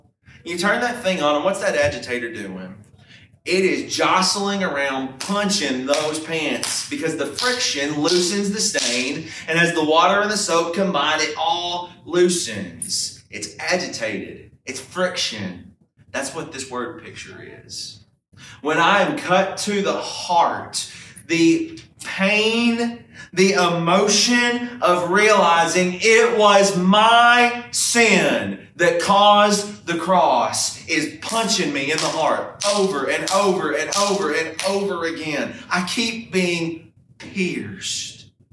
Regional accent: Kentucky, United States; I'm from Kentucky. And in Kentucky, for the last 15 years, we got really accustomed to basketball players coming in.

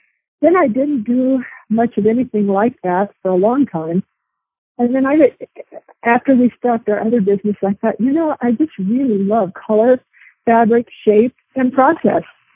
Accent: New Mexico, United States; I know we grew up in New Mexico

